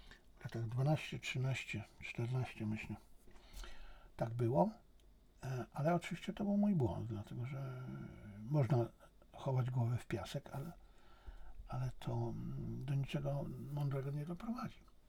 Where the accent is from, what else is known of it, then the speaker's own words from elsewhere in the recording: China; also born or lived in Poland; jestem Chińczykiem i Polakiem. Ale to, że jestem Chińczykiem, to nie oznacza wcale, że ja muszę popierać działania chińskiego rządu